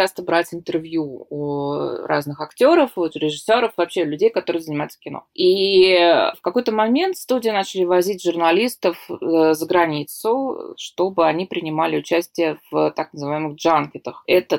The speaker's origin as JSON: {"language": "Russian", "region": "Saint Petersburg", "country": "Russia", "said": "Я говорю, из Санкт-Петербурга."}